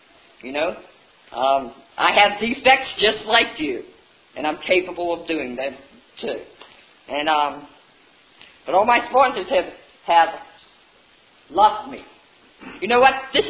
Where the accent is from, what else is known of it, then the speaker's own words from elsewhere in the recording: Butler, Pennsylvania, United States; You got, I'm from Butler. You got Indiana, Canning, and Butler.